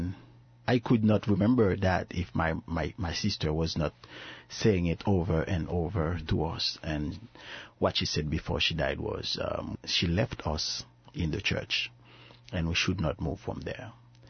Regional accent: Cap-Haïtien, Nord, Haiti; I was born in Capetian, and I was born and raised in Capetian, the northern part of Haiti. I was born in a Christian family.

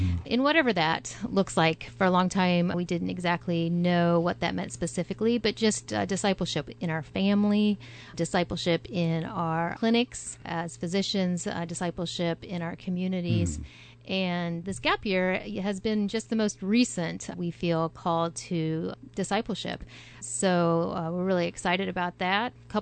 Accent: Illinois, United States; I grew up here in Central Illinois in a Christian home and was very blessed

